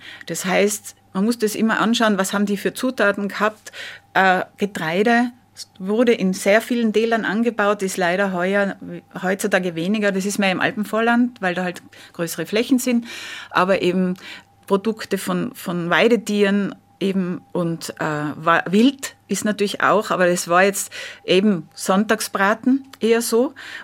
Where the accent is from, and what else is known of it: Innsbruck, Tyrol, Austria; born or raised there